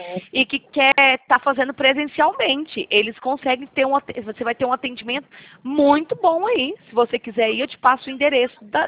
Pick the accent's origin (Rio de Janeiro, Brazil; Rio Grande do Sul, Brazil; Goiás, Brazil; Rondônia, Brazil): Goiás, Brazil; Goiânia; eu sou de Goiânia